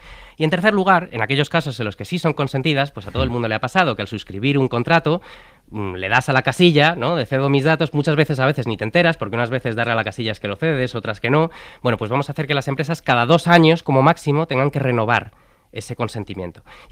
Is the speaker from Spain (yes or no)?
yes; Spain; Igual soy el único español al que una llamada de spam me relaja.